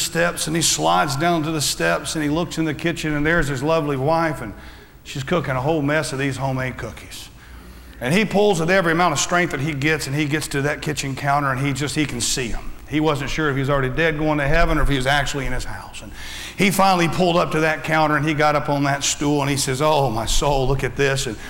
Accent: Fort Myers, Florida, United States; accent: Southern; also born or lived in Alabama, United States; I grew up in Southwest Florida in Fort Myers, and I was born in Alabama, where true Southerners were, amen, and amen, and and I moved down here to Florida. Everybody thought I was a redneck at first with my Southern accent

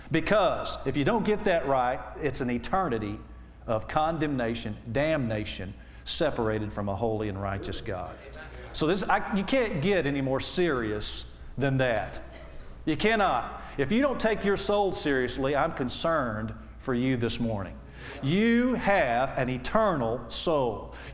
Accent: the South, United States; I'm from the South, so I'm just kind of, I'm kind of mystical anyway. You know, we Southerners, we kind of like to get mystical.

